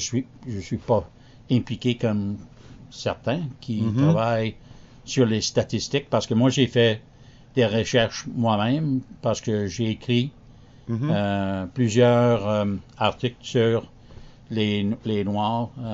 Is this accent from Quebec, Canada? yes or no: yes; Montreal, Quebec, Canada; Mais je pense que ça a commencé quand j'étais dans mon enfance ici à Montréal